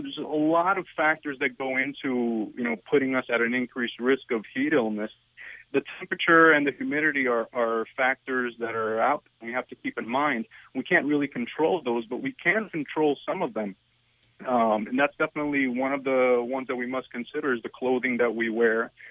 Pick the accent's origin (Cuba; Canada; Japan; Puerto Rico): Puerto Rico; but I grew up in Puerto Rico and football as well, so I know the heat very well